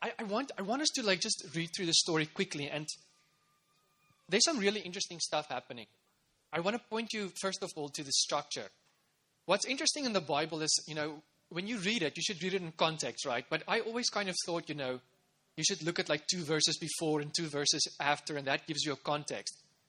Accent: South Africa; in 1994, I come from South Africa

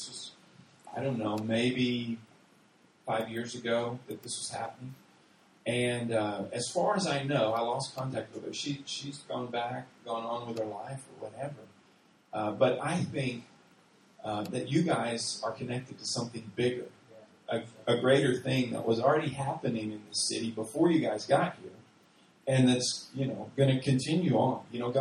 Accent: Texas, United States; I'm from Texas, and so in Texas, you go into a steakhouse and you're going to order a steak.

